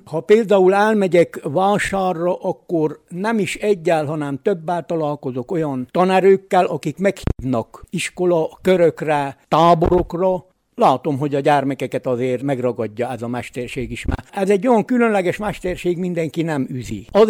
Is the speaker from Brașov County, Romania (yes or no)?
no; Szentivánlaborfalva, Covasna, Romania; Szent Iván Laborfalvi. Itt is születtem, jelen pillanatban is itt tevékenykedek